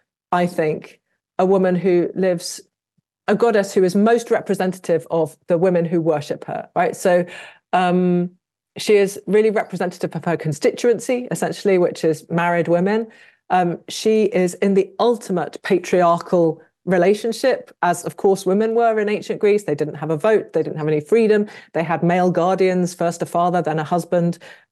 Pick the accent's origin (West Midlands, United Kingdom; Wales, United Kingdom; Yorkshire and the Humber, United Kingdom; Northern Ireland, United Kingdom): West Midlands, United Kingdom; Birmingham; But that's because I grew up in Birmingham in the Midlands in England, and there's nothing dangerous there at all.